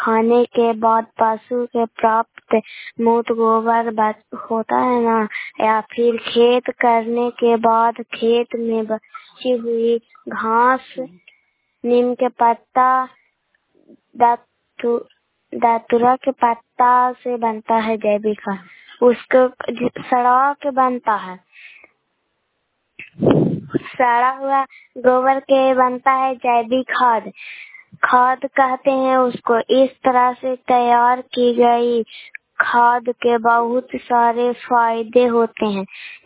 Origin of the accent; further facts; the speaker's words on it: Bihar, India; मैं नालंदा जिला की रहने वाली हूँ। मैं गोरायपुर पंचायत से बोल रहे हैं। मैं अयातपुर गांव से बोल रहे हैं।